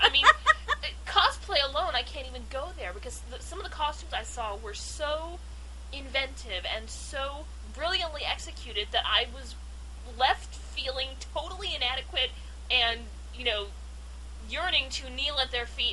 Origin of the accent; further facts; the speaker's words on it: Tarzana, California, United States; I'm actually native here, born in Tarzana. I really, like, I never left the valley.